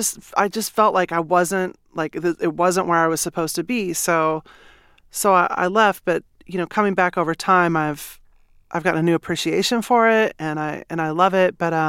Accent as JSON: {"language": "English", "town": "Manhattan", "region": "Kansas", "country": "United States", "tie": "born or raised there"}